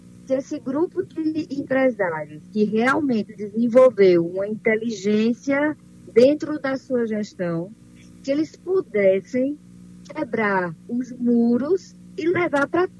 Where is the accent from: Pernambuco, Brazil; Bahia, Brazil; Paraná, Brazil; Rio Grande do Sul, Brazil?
Pernambuco, Brazil; Araripina; moved away; fora, por mais que eu seja de Araripina, mas eu estou há mais de duas décadas fora, mas eu vejo muito minha terra.